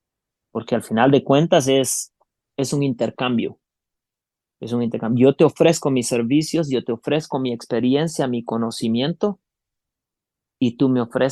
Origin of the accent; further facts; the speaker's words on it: Guatemala; now in United States; cuando yo vine de Guatemala, yo me di cuenta acá en los Estados Unidos